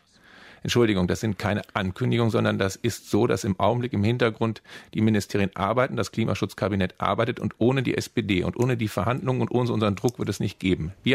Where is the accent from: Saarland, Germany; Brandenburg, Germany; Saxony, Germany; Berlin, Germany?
Berlin, Germany; Ich komme aus dem Prenzlauer Berg